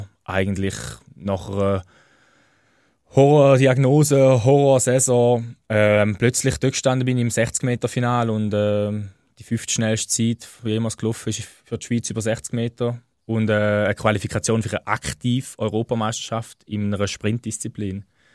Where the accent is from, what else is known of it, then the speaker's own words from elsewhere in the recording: Büsingen, Baden-Württemberg, Germany; Ich bin da wunderschön behütet in Büsing aufgewachsen am Kanton Schaffhausen.